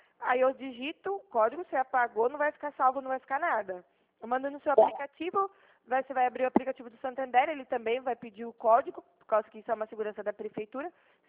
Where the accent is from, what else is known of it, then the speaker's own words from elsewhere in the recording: São Paulo, Brazil; Não, sou de São Paulo.